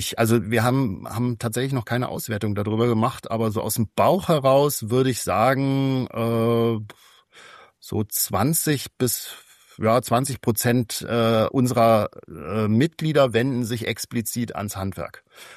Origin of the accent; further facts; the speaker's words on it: Berlin, Germany; Ich wusste tatsächlich als Berliner nicht, dass das ein fast bundesweit wichtiger Feiertag ist.